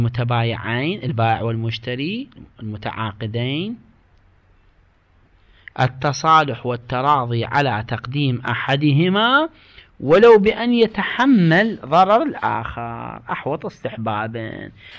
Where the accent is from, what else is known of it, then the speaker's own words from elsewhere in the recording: Iraq; موجود هسه احنا عندنا بالعراق بسبب الظروف المعيشية